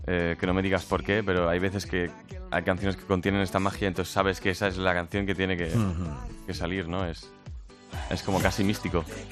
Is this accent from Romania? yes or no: no; Japan; como crecí en Japón, 7 años de mi vida